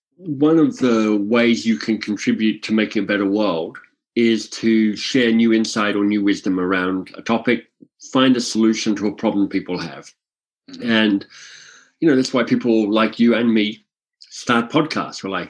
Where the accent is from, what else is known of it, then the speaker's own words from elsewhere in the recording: Canberra, Australian Capital Territory, Australia; I grew up in Canberra, so I thought I knew what cold was relative to the rest of Australia